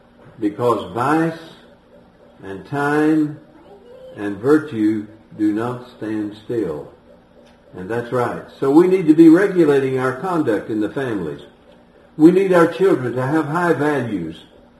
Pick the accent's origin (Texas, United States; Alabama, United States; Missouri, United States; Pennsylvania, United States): Texas, United States; Lubbock; I once took a trip from Houston back to Lubbock, where I grew up in Texas, with a couple of college girls.